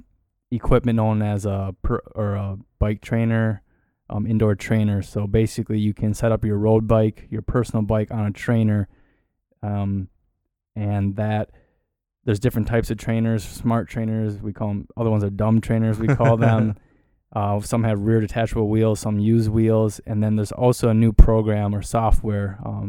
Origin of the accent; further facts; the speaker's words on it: Hudson, Wisconsin, United States; So I'm originally from Hudson, Wisconsin, which is on the west side of the state, more northwest from here. Graduated and lived there through high school.